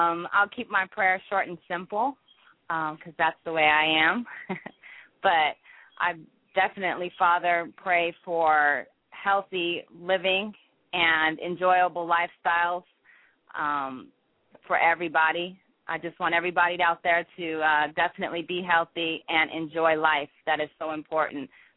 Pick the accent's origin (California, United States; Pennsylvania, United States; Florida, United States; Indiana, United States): California, United States; Los Angeles; now in Atlanta, United States; I'm from California, Los Angeles. That's where, you know, my roots are